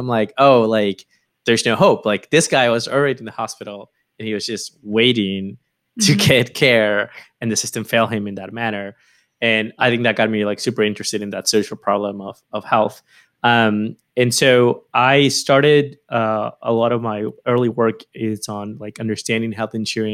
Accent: Lima, Peru; now in United States; I am born and raised in Lima, so I'm actually an immigrant, but I've been living here for a while.

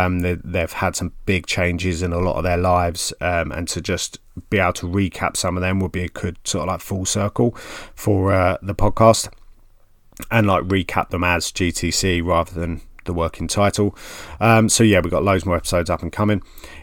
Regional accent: East of England, United Kingdom; accent: Essex; don't say my Goppin Essex accent because you're stuck with that.

